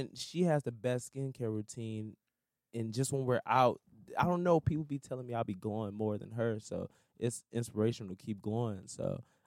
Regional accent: Houston, Texas, United States; You know, being from Houston, like, my parents, you know, my stepdad was a pastor, and my mom was in the church

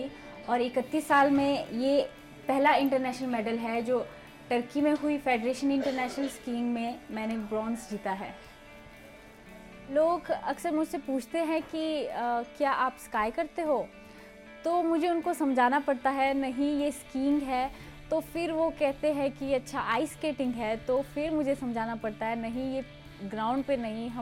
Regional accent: Manali, Himachal Pradesh, India; میری عمر 21 سال ہے، میں منالی کی رہنے والی ہوں اور میں اسکیئنگ کی کھلاڑی ہوں۔

